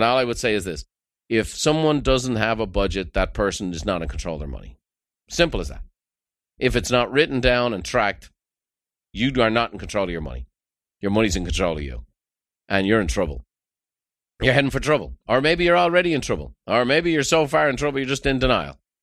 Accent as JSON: {"language": "English", "country": "Ireland", "tie": "born or raised there", "lives_now": "United States", "said": "I grew up in Ireland, totally different economic structure."}